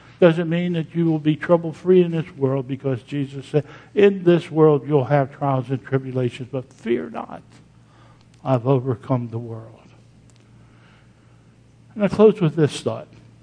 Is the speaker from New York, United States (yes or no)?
no; Pennsylvania, United States; I came from Pennsylvania, and there was a little town in Pennsylvania that is famous for the oil.